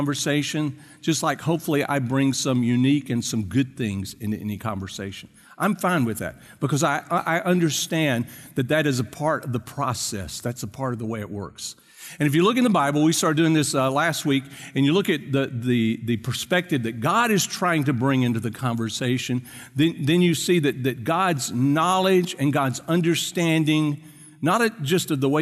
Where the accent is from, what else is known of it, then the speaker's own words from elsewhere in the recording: the South, United States; accent: Carolina Hick; I was raised in the South, just to let you know, if you hadn't figured that out from the Carolina Hick accent that I have.